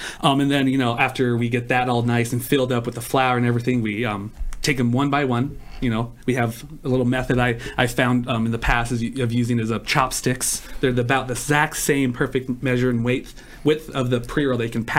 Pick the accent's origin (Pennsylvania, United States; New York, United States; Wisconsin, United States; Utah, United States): Utah, United States; Kanab; Well, I'm originally from Kanab, Utah, you know, K-Town.